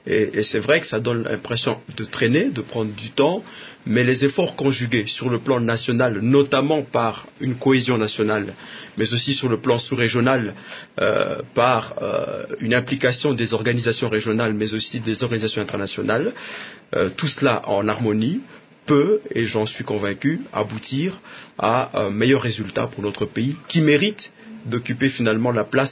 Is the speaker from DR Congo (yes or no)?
yes; DR Congo; en tant que Congolais, patriotiques, nationalistes